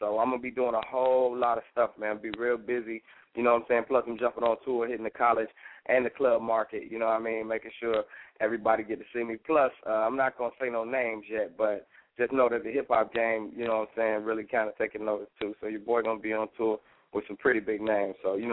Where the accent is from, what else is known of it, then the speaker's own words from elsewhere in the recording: Miami, Florida, United States; A lot of people that, you know, I grew up with in Miami. Shout out to 305, you know what I'm saying, down south